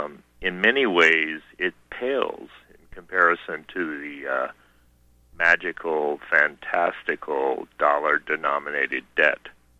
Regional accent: Montana, United States; I can swear I pretty much know which state I'm in, so I'm from Montana.

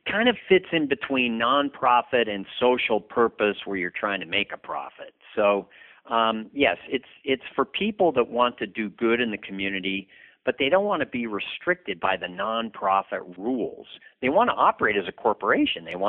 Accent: California, United States; moved away as an adult; now in Nevada, United States; No, I grew up in the California, in the Bay Area. Went to Cal and Hastings Law School in San Francisco, but California just got too crowded and too regulatory, and so I moved up here in 1989.

